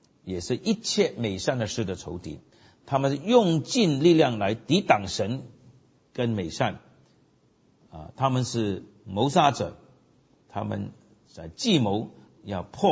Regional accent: China; 我们中国人讲仙，对不对啊

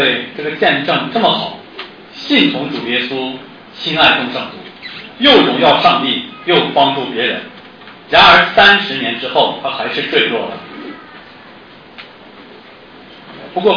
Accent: Northeast China, China; accent: Northeastern Mandarin; 我们东北话讲秃溜下去

